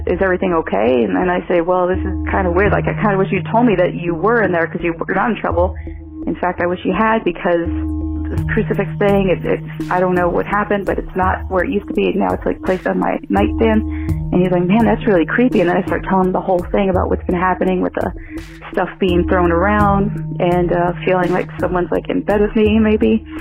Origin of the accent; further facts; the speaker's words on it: San Antonio, Texas, United States; I'm from San Antonio, Texas.